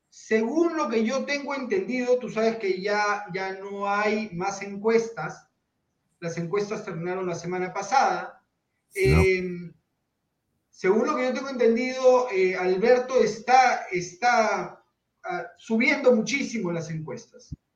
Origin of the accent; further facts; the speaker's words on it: Peru; also born or lived in United States; soy un peruano que ha sufrido, ha pasado todo, y que al día de hoy puedo decirles con gran orgullo que tengo una empresa en Estados Unidos, tengo una empresa en Perú, tengo mi vida dividida entre ambos países